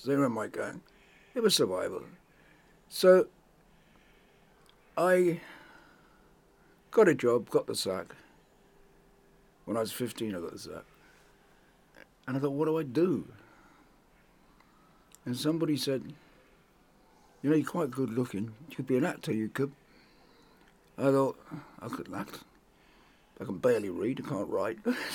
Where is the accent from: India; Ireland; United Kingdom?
United Kingdom; Croydon, London; Well, it's now called London. It wasn't when I was a kid. It was called Croydon. It was just outside Croydon, a no man's land.